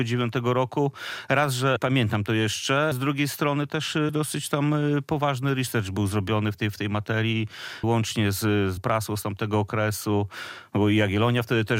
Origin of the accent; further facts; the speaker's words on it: Białystok, Podlaskie Voivodeship, Poland; A ja jako białostoczanin z krwi i kości stwierdziłem